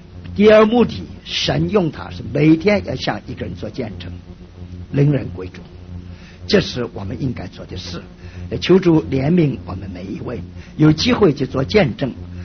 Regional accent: China; 我们中国人讲的这个开卷有益啊，多读书。

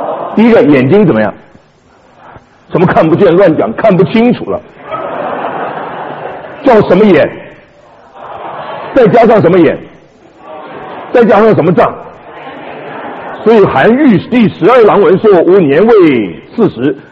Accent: Beijing, China; accent: Beijing; 我小时候住在北京，我晓得我会讲京片子

